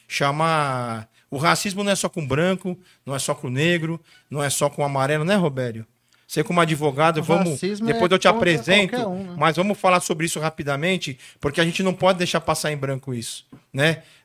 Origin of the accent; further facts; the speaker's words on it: São Paulo, Brazil; Nasci nas margens plácidas, no bairro de Ipiranga, em 29 de janeiro de 71, com muito orgulho. E vivo na minha cidade e luto por essa cidade chamada São Paulo.